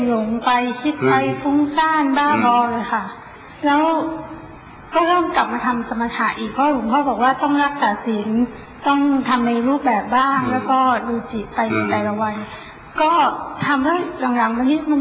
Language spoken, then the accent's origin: Thai; Chiang Mai, Thailand; หนูมาจากเชียงใหม่ค่ะ